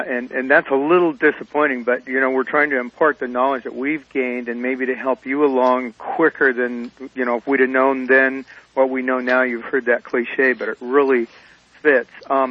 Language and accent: English; Los Angeles, California, United States; now in Albion, United States; I came from Los Angeles. And it is lost, and there aren't too many angels there.